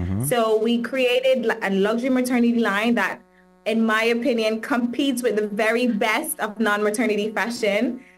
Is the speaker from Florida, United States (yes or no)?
yes; Miami, Florida, United States; also born or lived in Jamaica; now in Dubai, United Arab Emirates; No, so I was born in Jamaica and I grew up in Miami and now I live in Dubai. I always say made in Kingston, packaged in Miami, exported to Dubai.